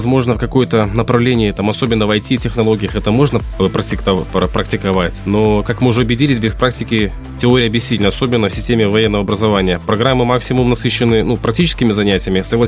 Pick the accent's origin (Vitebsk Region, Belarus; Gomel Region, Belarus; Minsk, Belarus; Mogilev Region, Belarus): Gomel Region, Belarus; Gomel; предложили переехать в родной город Гомель